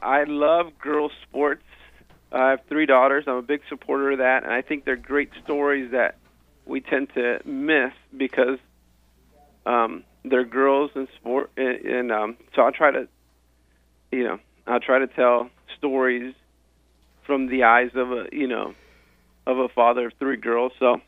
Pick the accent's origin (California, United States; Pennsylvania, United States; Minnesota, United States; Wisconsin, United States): California, United States; Compton; born there; I was born in Compton.